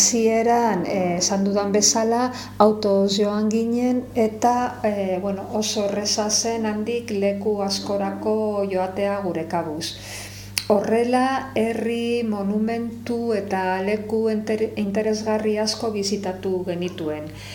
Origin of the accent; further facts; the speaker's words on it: Vitoria-Gasteiz, Basque Country, Spain; eta Gasteizen bizi naiz, eta Gasteizkoa naiz.